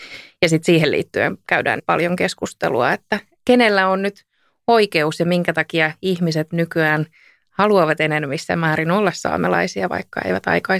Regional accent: Utsjoki, Lapland, Finland; also born or lived in Tampere; Mä oon siis saamelainen ja tamperelainen. Mun koti on Utsjoella, tai olen Utsjoelta pois, niin kuin saameksi sanotaan. Mun isän äidinkieli on pohjoissaame. Se on myös tavallaan meidän perheen äidinkieli

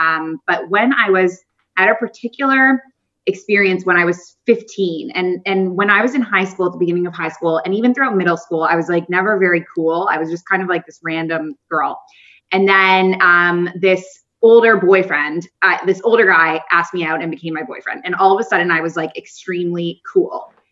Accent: Canada; moved away as an adult; also born or lived in Kuwait / United Arab Emirates; I was born in Canada, raised in Canada until I was 23. And then I moved to the Middle East, originally to Kuwait, tiny country between Saudi Arabia and Iraq. And I was there for 2 years. And then I moved to Abu Dhabi.

